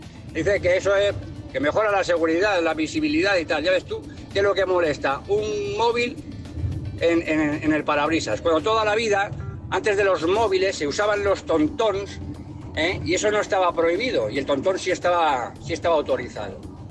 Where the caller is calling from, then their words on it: Madrid, Community of Madrid, Spain; de Madrid.